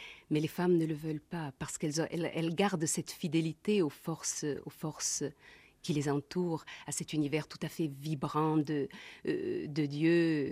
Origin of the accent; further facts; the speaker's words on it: Marseille, Provence-Alpes-Côte d'Azur, France; j'ai fait mes études à Aix-en-Provence, jusqu'à 25 ans. Je suis une vraie Marseillaise.